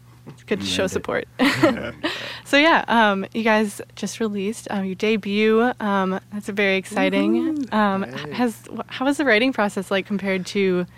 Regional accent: Wisconsin, United States; I'm from Wisconsin. You get a little bit of that in Wisconsin

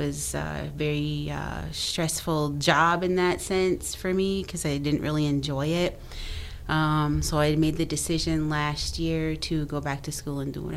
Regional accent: Leech Lake, Minnesota, United States; And but I grew up in Leech Lake. Leech Lake is my home. I grew up in the woods in Leech Lake. My father, we lived a very traditional lifestyle. I grew up without electricity, water.

